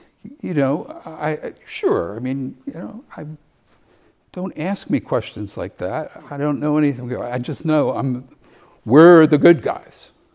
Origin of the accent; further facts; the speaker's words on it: Ireland; And Dr. Packer, who is British, and I'm Irish, and the High King is Irish from the ancient five kingdoms.